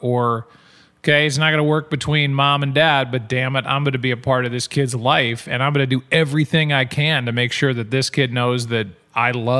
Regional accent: St. Louis, Missouri, United States

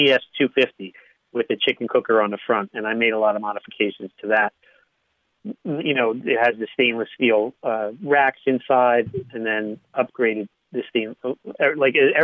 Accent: New Jersey, United States; Just because I'm from Jersey, you know, making fun of me.

